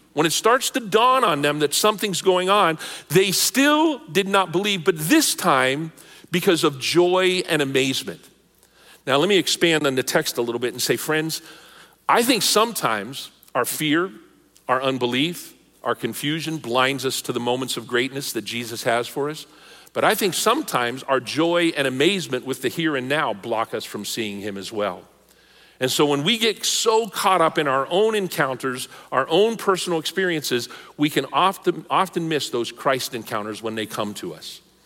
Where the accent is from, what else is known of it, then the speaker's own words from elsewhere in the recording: Pennsylvania, United States; I was born and raised in Western PA. I had a very limited reality.